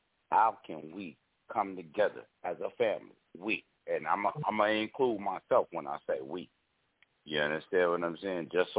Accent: California, United States; I'm from California, my nigga.

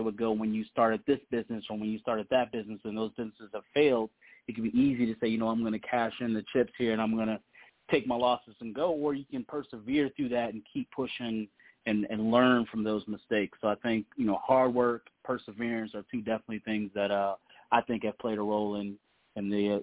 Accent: Columbus, Ohio, United States; Unfortunately, I'm from Columbus, Ohio. I'm not a Buckeye. I'm a Wolverine

